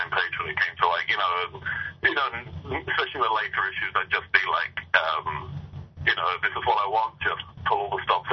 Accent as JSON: {"language": "English", "region": "England", "country": "United Kingdom", "lives_now": "Chicago, United States", "said": "I'm not from Arkansas. Can you believe that?"}